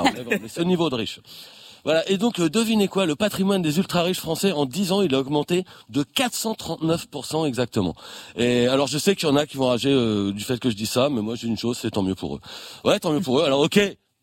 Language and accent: French; France; je vous donne cette nouvelle en tant que Français.